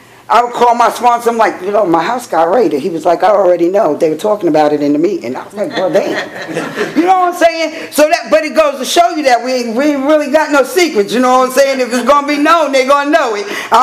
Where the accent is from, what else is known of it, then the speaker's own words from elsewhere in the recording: New York, United States; I'm from New York. He told you where I'm from.